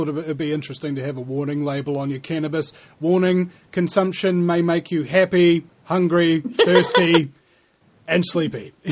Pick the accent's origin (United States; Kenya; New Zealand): New Zealand; The first and only New Zealander in history to be offered a talk radio show on an American network.